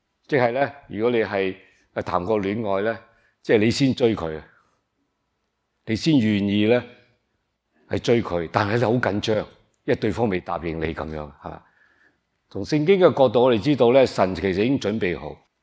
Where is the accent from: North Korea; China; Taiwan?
China; 我们中国人呢就说多一个就不多